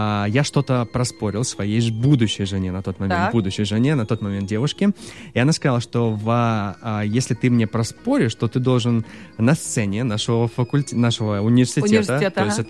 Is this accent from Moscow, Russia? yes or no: no; Kaliningrad, Kaliningrad Oblast, Russia; С Калининграда, город Калининград. Самая западная точка России.